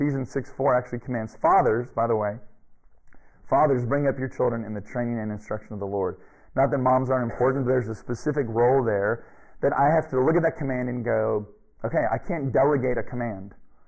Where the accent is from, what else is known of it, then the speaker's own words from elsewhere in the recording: California, United States; It's funny, I'm from Southern California, we were out actually in Hollywood visiting family